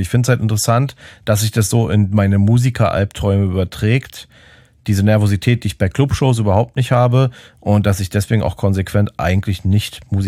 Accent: Berlin, Germany; Und ich dachte halt einfach so als Berliner so, ja, Berliner Legende quasi

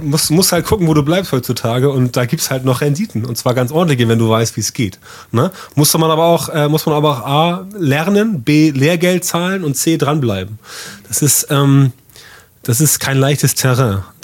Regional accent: Elmshorn, Schleswig-Holstein, Germany; now in Hamburg, Germany; Ich lebe ja in Hamburg, bin aber in Elmshorn aufgewachsen. Das ist eine kleine Stadt, 50.000 Einwohner vor den Toren Hamburgs.

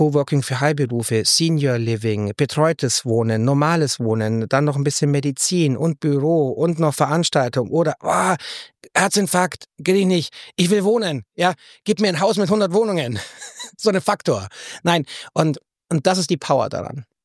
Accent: Aachen, North Rhine-Westphalia, Germany; wir sind vielleicht als Aachener noch gar nicht so weit

